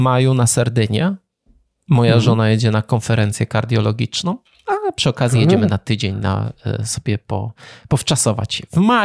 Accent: Wrocław, Lower Silesian Voivodeship, Poland; bo jesteśmy z Wrocławia, więc to blisko.

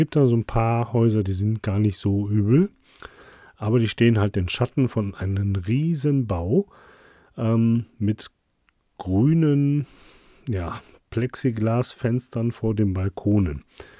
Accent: Krefeld, North Rhine-Westphalia, Germany; also born or lived in Düsseldorf; Ich bin ja ein gebürtiger Düsseldorfer, ich bin in Düsseldorf geboren. Und als ich ein Jahr ungefähr war, sind meine Eltern umgezogen nach Krefeld-Bückerfeld. Und Krefeld-Bückerfeld, das hatte ich ja schon mal erzählt, das war ja so eine Siedlung mit ganz vielen Hochhäusern.

